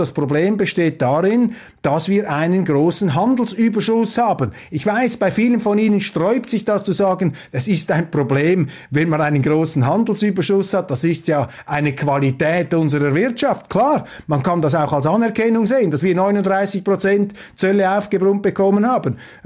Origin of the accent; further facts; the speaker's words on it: Switzerland; Und da müssen wir als Schweizer auch sehr, sehr tief in den Spiegel schauen.